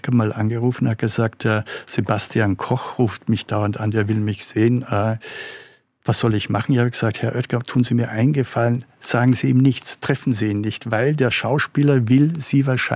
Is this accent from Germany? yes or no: no; Salzburg, Austria; ich komme ja aus Salzburg und das heißt, ich bin auch in diesem ländlichen und in diesem bergigen Raum ja aufgewachsen.